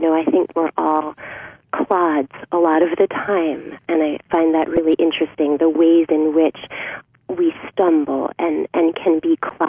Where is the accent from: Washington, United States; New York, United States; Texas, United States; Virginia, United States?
New York, United States; Nyack; growing up in Nyack, I was aware of Edward Hopper and all of the artists and musicians and performers and writers who have thrived in Nyack and around Nyack.